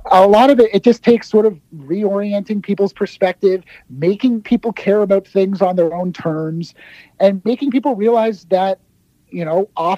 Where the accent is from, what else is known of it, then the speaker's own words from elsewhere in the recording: Canada; I'm a Canadian, but I pay attention to American politics